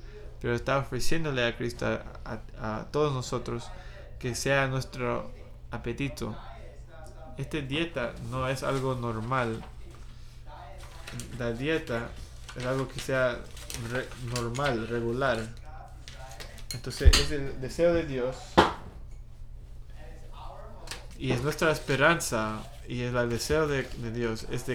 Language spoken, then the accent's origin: Spanish; Taiwan; now in United States; Yo vine a este país en 1989 y yo nací en Taiwán. Yo vine en 1989, yo me fui de ahí, pero todavía era de Taiwán. Pero ahora, después de casi más de 30 años, ya soy convirtiéndome en un americano